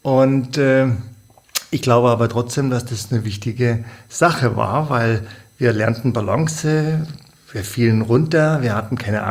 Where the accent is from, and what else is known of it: Bavaria, Germany